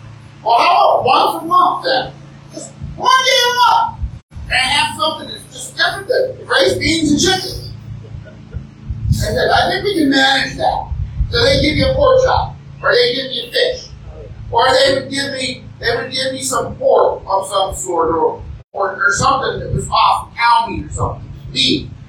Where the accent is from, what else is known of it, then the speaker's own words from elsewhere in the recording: United States; And I'd never gone there because I'm an American.